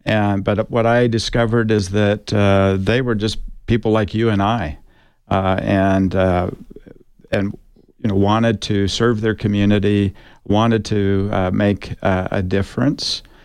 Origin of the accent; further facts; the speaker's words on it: Tempe, Arizona, United States; I grew up in Tempe